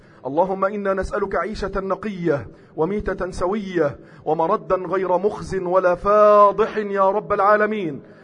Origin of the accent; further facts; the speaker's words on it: Egypt; اللهم اجعل بلدنا مصر أمنا أمانا، سخاء رخاء